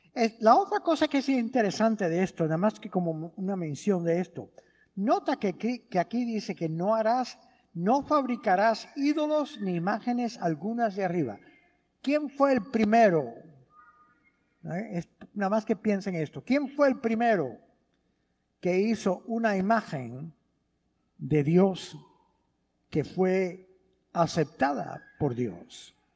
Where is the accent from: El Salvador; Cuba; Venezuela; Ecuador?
Cuba; now in United States; Cuando nosotros llegamos aquí, mi familia llegó aquí de Cuba